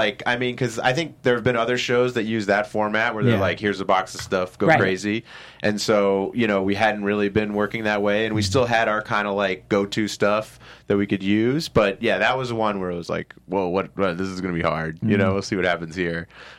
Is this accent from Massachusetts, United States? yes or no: yes; Massachusetts, United States; I'm like being from Massachusetts and stuff, like everybody's got like fish on their wall